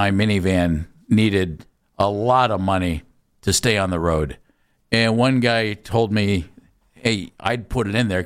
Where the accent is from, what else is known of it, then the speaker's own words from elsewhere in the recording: Ohio, United States; I grew up in Summit County, and I've never lived in Cuyahoga County, but I live in Northeast Ohio.